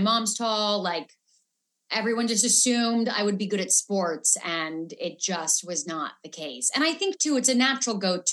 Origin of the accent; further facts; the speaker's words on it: Pasadena, California, United States; also born or lived in La Crescenta; So yeah, I grew up, I was born in La Crescenta, And then we kind of moved to La Cunada, Pasadena area, but nobody really knows where those are. So Pasadena is just much easier.